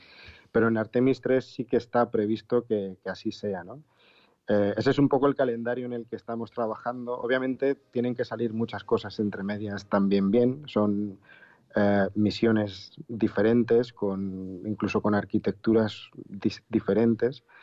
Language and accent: Spanish; Valencia, Valencian Community, Spain; moved away as an adult; also born or lived in Madrid; yo nací en Valencia y me crié y viví, bueno, hasta que me fui de España a los 20 y pico años, estuve en Madrid y yo he estudiado en Madrid, en la Universidad Autónoma de Madrid.